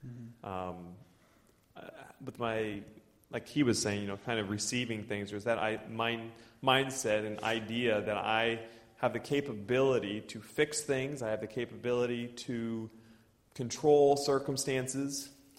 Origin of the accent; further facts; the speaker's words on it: Washington, United States; Every time we cross the border, I am an American citizen from Washington State.